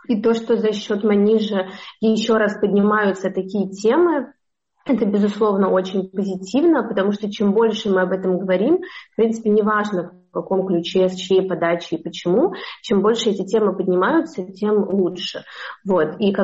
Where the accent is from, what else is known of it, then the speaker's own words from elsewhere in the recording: Moscow, Russia; moved away; нахожусь в другой стране сейчас. Вот. И мне максимально близко ее позиция, потому что я сама родилась и выросла в Москве и как бы никогда не жила ни в каком другом городе и всегда считала Россию как бы своим домом.